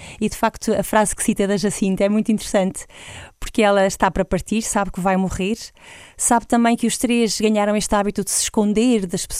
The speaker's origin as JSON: {"language": "Portuguese", "country": "Portugal", "said": "todos a nós que somos portugueses e que nos sentimos tocados por isto"}